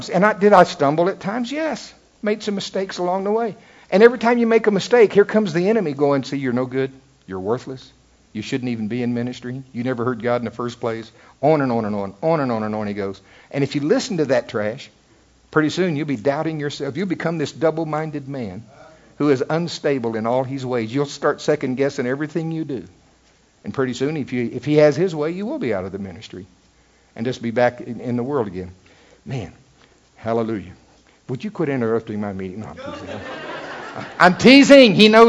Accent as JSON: {"language": "English", "region": "Oklahoma", "country": "United States", "said": "I'm from Oklahoma. What do you expect?"}